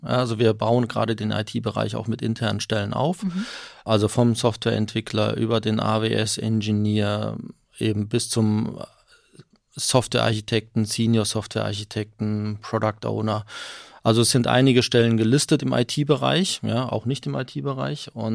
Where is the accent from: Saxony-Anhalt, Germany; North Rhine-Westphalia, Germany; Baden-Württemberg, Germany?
Baden-Württemberg, Germany; Freiburg; ich bin ja in Freiburg groß geworden. Ich habe in Freiburg als Jugendlicher Fußball gespielt, damals noch bei DJK Freiburg.